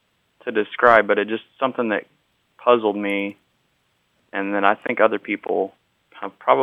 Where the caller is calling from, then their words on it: Tennessee, United States; I'm calling from the Great Smoky Mountains in Tennessee.